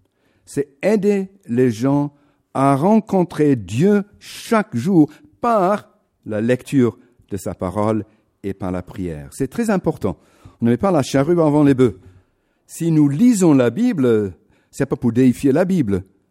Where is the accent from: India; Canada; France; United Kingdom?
United Kingdom; England; French is a second language; là en Angleterre, dans mon pays natal, où à 7 ans on chantait déjà